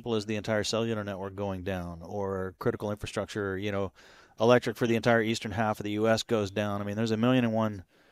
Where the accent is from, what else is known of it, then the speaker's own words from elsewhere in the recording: Texas, United States; We're from Texas. We had 2 years ago in February the complete shutdown of the Texas grid.